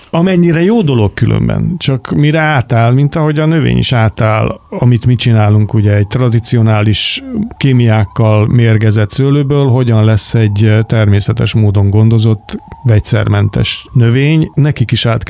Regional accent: Budapest, Hungary; born there; aki Kőbányán születtem, és teljesen más csináltam az életem előző részében

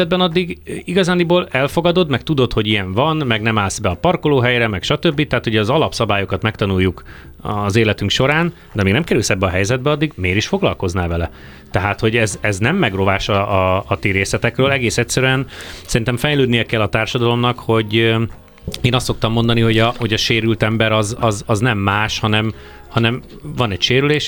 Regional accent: Hungary; amíg nem tudták, hogy nem amerikai vagyok, addig úgy tiszteltek, mint a csávó a vérét adta hazáért, aztán kiderült, hogy magyar.

